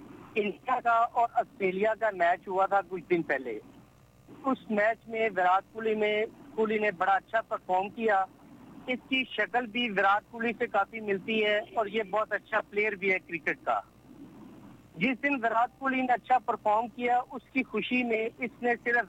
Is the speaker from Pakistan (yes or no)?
yes; Pakistan; پاکستان میرا وطن ہے, میں محبت وطنی ہوں